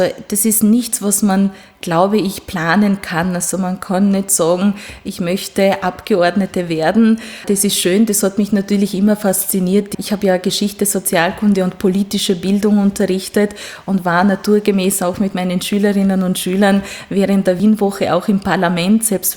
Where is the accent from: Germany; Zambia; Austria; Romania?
Romania; first language Hungarian; German is a second language; Ja, ich bin gebürtige Ungarin, das heißt, meine Muttersprache ist auch Ungarisch und meine Vorfahren sind im Grunde zum Großteil Ungarn, beziehungsweise auch Sachsen und Schwaben.